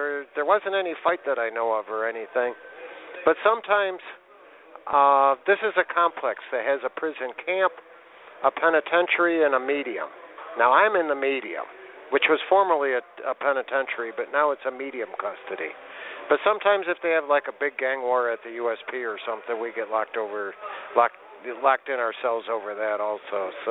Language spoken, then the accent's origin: English; Illinois, United States; I'm from Illinois, where 39 people that were on death row ended up not being guilty and walk free.